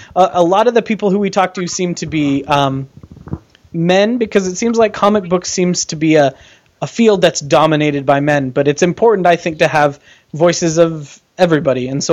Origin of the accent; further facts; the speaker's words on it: Iowa City, Iowa, United States; For Iowa City, that's where I live. I'm from Iowa City.